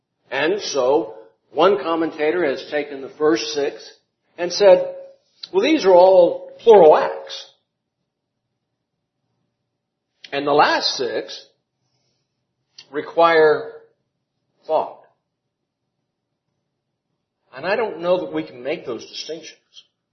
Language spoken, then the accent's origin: English; Gallup, New Mexico, United States; born there; I am a Galupian. Sorry? What does that mean? I was born in Gallup. I'm a New Mexican.